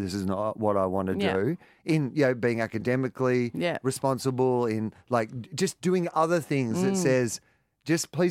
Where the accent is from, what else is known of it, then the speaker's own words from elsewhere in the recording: Denison, Victoria, Australia; I'm from Denison, 250 people.